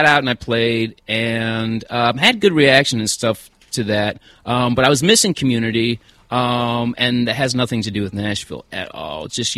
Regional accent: Liverpool, North West England, United Kingdom; born there; So I was born in England. In Liverpool. My dad's from England. My mom is from Detroit. And I'm like a biracial kid

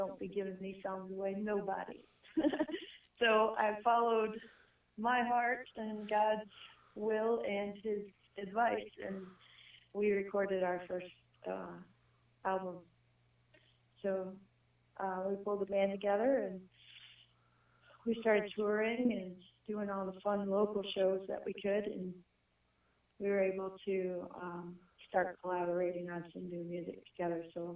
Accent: Lexington, Michigan, United States; we were played on out of Fort Huron, which is my hometown, Lexington.

